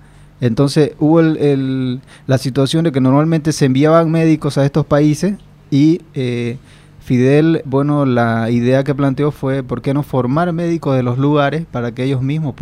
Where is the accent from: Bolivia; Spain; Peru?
Bolivia; Palmazola del Carmen, Santa Cruz; de pueblos allá cercanos a Lamboró, la comunidad de Palmazola del Carmen, una comunidad que a veces yo digo que ni en el mapa está